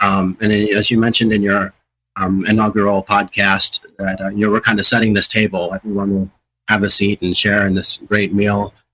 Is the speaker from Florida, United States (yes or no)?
no; Lansdowne, Maryland, United States; I grew up in Lansdowne, a town just outside Baltimore City.